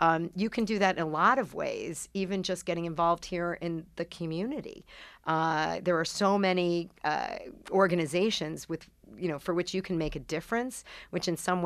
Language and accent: English; Staten Island, New York, United States; because my husband says I'm edgy because he's from Geneva, New York, not Switzerland, and I'm from Staten Island.